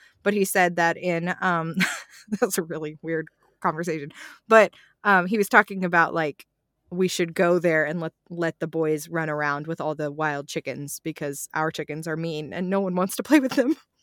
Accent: Arkansas, United States; yeah, I grew up in Arkansas. You don't have buses there.

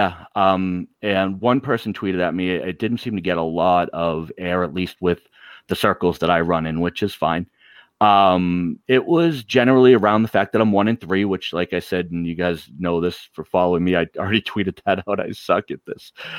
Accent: Boston, Massachusetts, United States; Like I'm from Boston. We bust balls. It's what we do.

